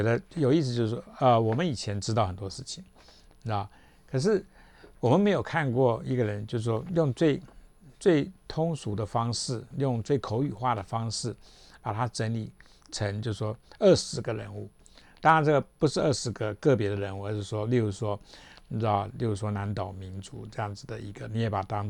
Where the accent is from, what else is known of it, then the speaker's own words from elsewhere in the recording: Taiwan; 身为台湾人我们要到底要干什么